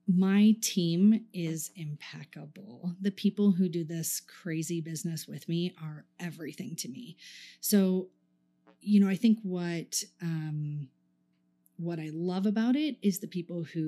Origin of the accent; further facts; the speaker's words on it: Orlando, Florida, United States; moved away as an adult; now in Fort Collins, United States; I moved to Fort Collins from Orlando, Florida, and I had grown up in an environment where my background before I moved here, and I was young, you know, I moved to Colorado when I was 20